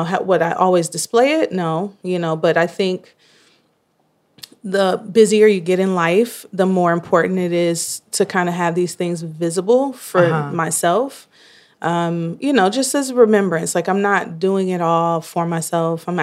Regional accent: Detroit, Michigan, United States; now in Boston, United States; I'm from Detroit, Michigan. I'm a Brooklyn transplant right into Boston.

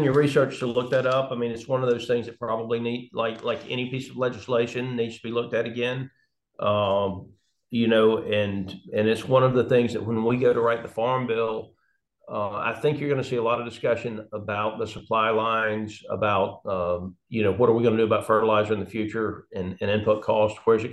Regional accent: Georgia, United States; in my part of the world, and I grew up in Tift County, so I'm south of central Georgia, and, you know, good farmland in that area

